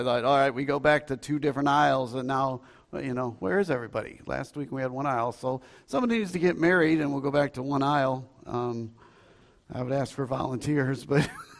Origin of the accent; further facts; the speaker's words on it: Illinois, United States; now in Alabama, United States; I'm from originally Illinois. I don't tell people that, really.